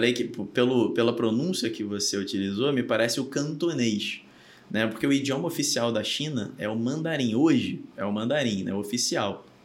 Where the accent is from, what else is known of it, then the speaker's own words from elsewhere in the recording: Rio de Janeiro, Brazil; now in Indaiatuba, Brazil; Então, eu sou carioca, né? Nascido carioca da Gema, pô. Rio de Janeiro, né? Capital do Rio. E hoje moro em Indaiatuba porque sou casado